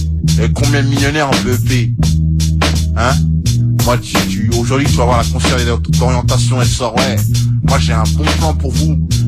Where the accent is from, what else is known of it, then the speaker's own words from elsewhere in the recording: Paris, Île-de-France, France; je viens de Paris, hein. Je viens de Paris, je suis arrivé dans 19, à ma thèse. J'avais 5 piges, et j'en ai 23, mec.